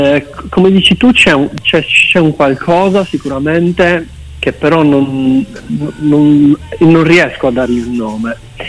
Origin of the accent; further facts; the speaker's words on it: Santa Giusta, Sardinia, Italy; Siamo dell'Oristanese, di Ristano, okay. Io sono di Santa Giusta, insomma siamo dell'Oristanese.